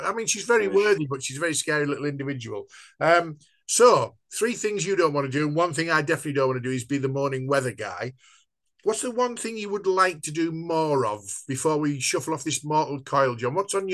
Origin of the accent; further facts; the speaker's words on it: Stockton-on-Tees, North East England, United Kingdom; now in York, United Kingdom; I've lived in York for 30 years, and people say, where are you from? I say, York. They all say, York's lovely. Nobody ever said that about Stockton-on-Tees, but I'm okay with that.